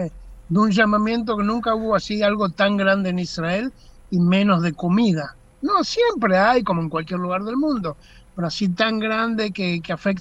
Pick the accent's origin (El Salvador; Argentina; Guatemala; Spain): Argentina